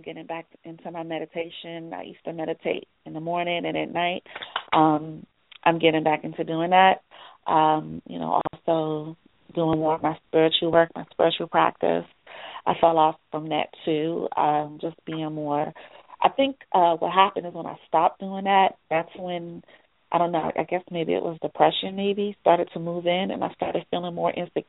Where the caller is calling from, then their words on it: Maryland, United States; Hi, good evening. … I'm calling from Maryland.